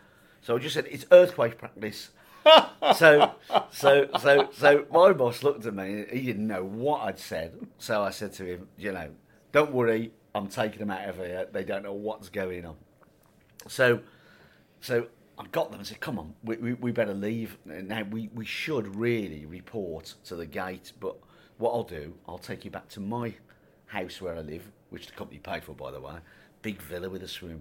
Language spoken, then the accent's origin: English; England, United Kingdom; So I said, I'm English, you know. I'm just going home.